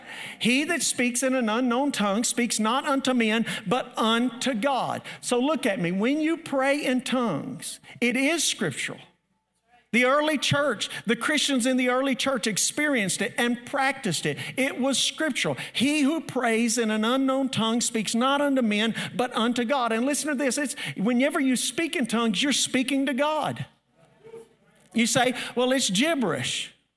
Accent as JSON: {"language": "English", "town": "Murfreesboro", "region": "Tennessee", "country": "United States", "said": "I'm from Murfreesboro. I'm a city boy."}